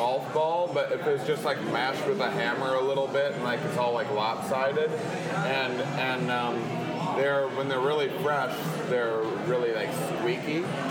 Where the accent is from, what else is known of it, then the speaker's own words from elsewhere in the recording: Wisconsin, United States; And I'm from Wisconsin, which makes me a bit of an authority.